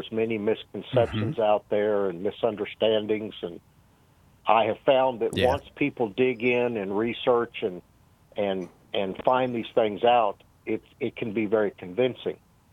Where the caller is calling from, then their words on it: Tulsa, Oklahoma, United States; Okay, Carlos, I'm calling from Tulsa.